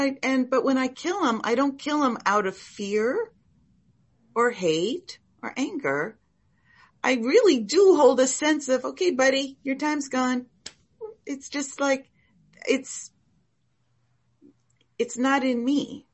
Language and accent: English; Hawaii, United States; moved away as an adult; when I came from Hawaii to the mainland when I was 27, we ended up in Boston and I turned into the road rage bitch.